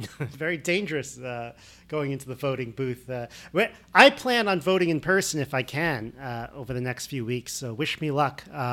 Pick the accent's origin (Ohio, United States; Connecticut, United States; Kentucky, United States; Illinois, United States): Connecticut, United States; It's, I assume, very similar to where we grew up in Connecticut.